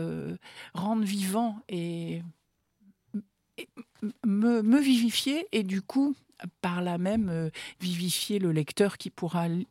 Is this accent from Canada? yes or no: no; Nantes, Pays de la Loire, France; born there; Moi, j'habitais en Loire-Atlantique, à Nantes, je suis née à Nantes.